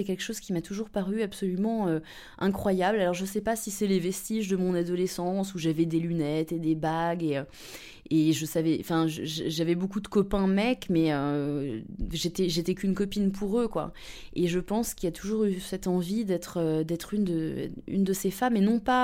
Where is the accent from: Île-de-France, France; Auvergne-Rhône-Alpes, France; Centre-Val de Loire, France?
Île-de-France, France; moved away as an adult; now in Berlin, Germany; J'ai 30 ans, j'ai grandi dans les environs de Paris, entre les Hauts-de-Seine et la Seine-et-Marne.